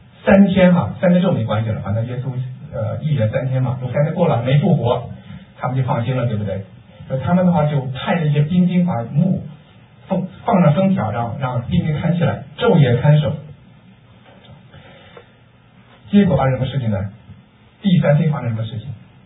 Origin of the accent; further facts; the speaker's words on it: Hebei, China; 我是比较小只的，有人说我像南方人，但其实我是河北人啊。还有我们的孙妈妈是河北青县的啊，青县的，然后是保定石家庄的，我是这个河北省牛津县司马乡豪湖村小地方。